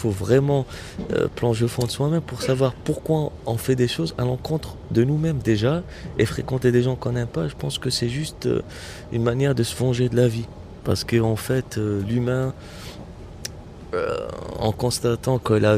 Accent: Kabylie, Algeria; je me compare toujours à mon enfance kabyle en Algérie, qui est autre, avec notre culture, notre manière de vivre, notre mode de vie.

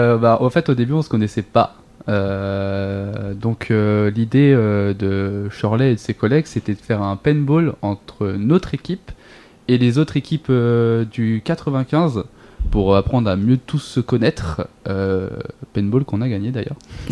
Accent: Beaumont-sur-Oise, Île-de-France, France; Là, je suis de Beaumont là.

